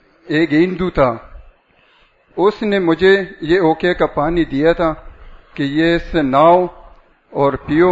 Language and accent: Urdu; Mardan, Khyber Pakhtunkhwa, Pakistan; یہ ہمارے علاقے میں مردان میں بڑے بڑے بزرگوں کو، سب کو پتا ہے